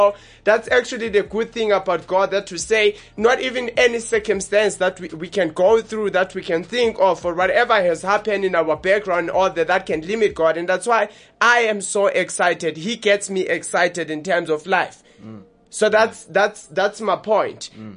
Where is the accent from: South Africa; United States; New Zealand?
South Africa; Johannesburg, Gauteng; from South Hills, Johannesburg. That's where we're from. We are the guys from Johannesburg, South Africa.